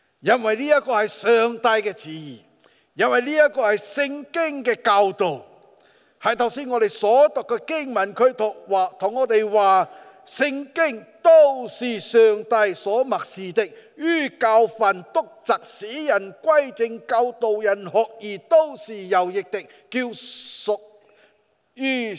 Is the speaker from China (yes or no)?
no; Singapore; Cantonese is a second language; 咁我不是香港人来的，我是新加坡人， … 。咁我尽力用广东话讲下。